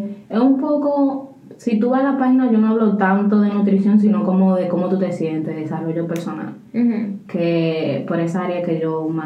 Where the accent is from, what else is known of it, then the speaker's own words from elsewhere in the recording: Dominican Republic; uno que viene de los países pobres como República Dominicana, que tú no tienes acceso a tanta cosa, cuando tú llegas aquí te vuelves loca.